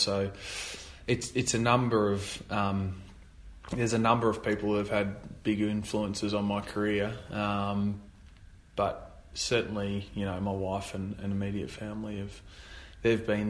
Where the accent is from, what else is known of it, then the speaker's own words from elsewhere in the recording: Finley, New South Wales, Australia; I know that from where I grew up in Finlay. It was probably 2,500 people when I was there